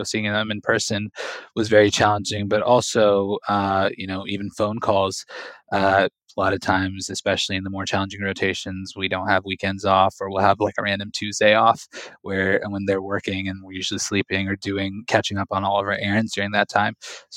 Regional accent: West Coast, United States; I'm actually originally from the West Coast, and then, you know, I moved to the East Coast for residency.

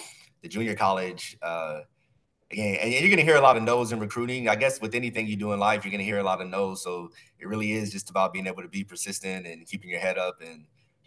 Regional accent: San Antonio, Texas, United States; So I grew up in San Antonio, Texas. And again, us being South Texas, soccer was always around.

